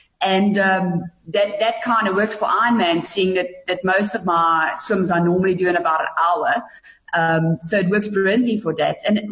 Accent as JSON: {"language": "English", "town": "Bethlehem", "region": "Free State", "country": "South Africa", "tie": "born or raised there", "said": "I think where I grew up in Bethlehem, where there wasn't any swims"}